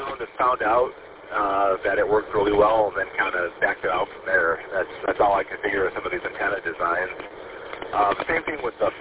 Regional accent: Chelsea, Michigan, United States; I'm from Chelsea. Down by Ann Arbor. I'm all the way up to Santa Cruz right now.

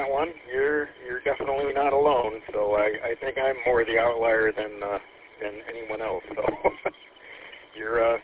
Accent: Troy, Michigan, United States; I graduated high school in Troy in southeast Michigan. I currently am in Birch Run

